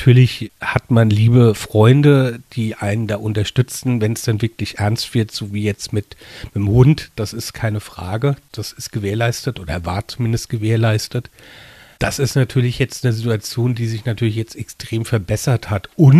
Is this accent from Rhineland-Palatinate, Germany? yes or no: yes; Rhineland-Palatinate, Germany; Ich bin ja auch in Mainz zur Schule gegangen und liebe auch die Stadt und sehe mich so gesehen auch als, naja, was heißt als Mainzer, aber als Rheinhesse und habe aber noch nie wirklich direkt in Mainz gewohnt, immer nur drumrum.